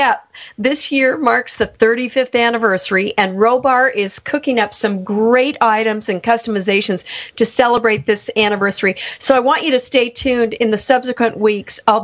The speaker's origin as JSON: {"language": "English", "town": "Bend", "region": "Oregon", "country": "United States", "tie": "born or raised there", "said": "Yes, I'm actually from Bend, Oregon, Central Oregon. That's where I was raised, yes."}